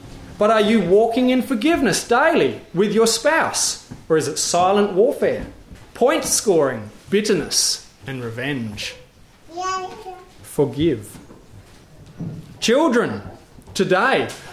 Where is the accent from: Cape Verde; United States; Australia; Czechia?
Australia; South Australia; I grew up in South Australia, you know.